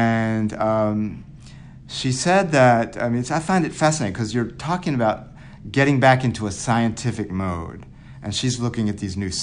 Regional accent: Atlanta, Georgia, United States; also born or lived in San Francisco; I grew up in Atlanta where Martin Luther King was, I also lived in San Francisco when Harvey Milk was shot

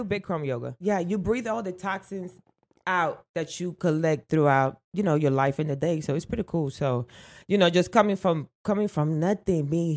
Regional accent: Fort Lauderdale, Florida, United States; also born or lived in Puerto Rico; I was born in Puerto Rico and I was raised in Lauderdale.

